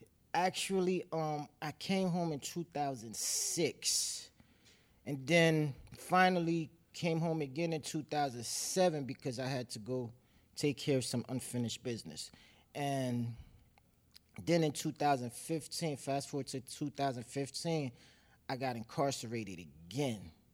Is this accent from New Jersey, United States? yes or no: yes; New Jersey, United States; I didn't grow up in this area. I grew up in North Jersey